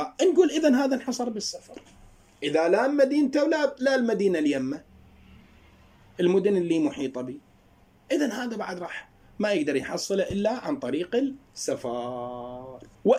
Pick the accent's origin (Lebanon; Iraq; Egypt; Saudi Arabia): Iraq; أنا رجال عراقي بالعراق ما أقدر أحصله، يحتاج مني سفر